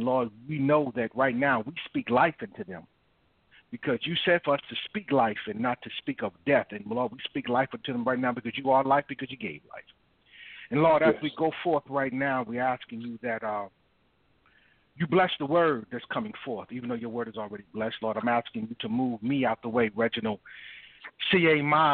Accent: Hackensack, New Jersey, United States; It's like when I was a little boy growing up in Hackensack and I got a cut

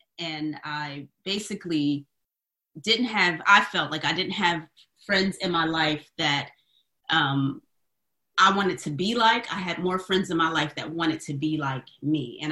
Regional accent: Trenton, New Jersey, United States; also born or lived in Bogalusa, Louisiana; now in Atlanta, United States; I currently live in Atlanta. I've been here for about 7 years. I was born in Bugaloosa, Louisiana. I want to give a shout out to Bugaloosa, and raised in Trenton, New Jersey.

